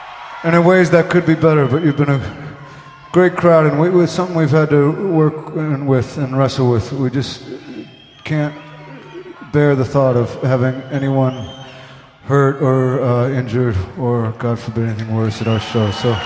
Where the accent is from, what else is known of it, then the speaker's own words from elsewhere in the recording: Seattle, Washington, United States; I mean, we come from Seattle. It's a wet, rainy place, and especially in the winter.